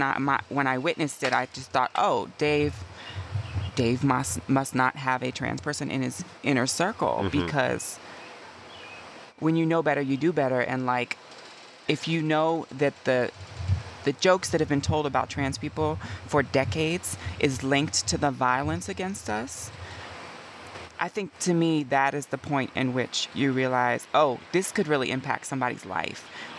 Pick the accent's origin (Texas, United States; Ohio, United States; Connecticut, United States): Ohio, United States; Yellow Springs; But I'm from Yellow Springs.